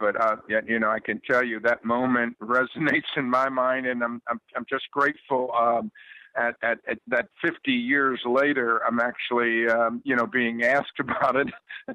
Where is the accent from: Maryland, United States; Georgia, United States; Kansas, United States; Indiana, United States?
Maryland, United States; Baltimore; this Oriole team from my hometown is back in it